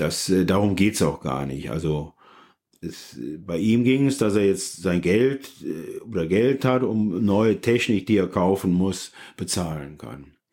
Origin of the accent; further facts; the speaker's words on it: Leverkusen, North Rhine-Westphalia, Germany; Ich komme aus Leverkusen und das ist okay.